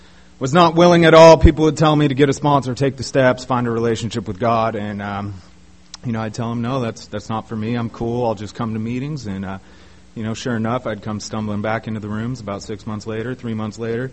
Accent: San Diego, California, United States; growing up, I grew up here in San Diego, nice, real nice home, two loving parents.

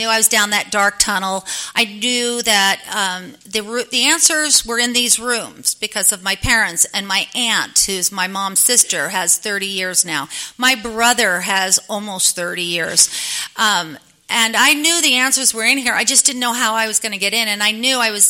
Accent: New York, United States; moved away; when we moved here from New York

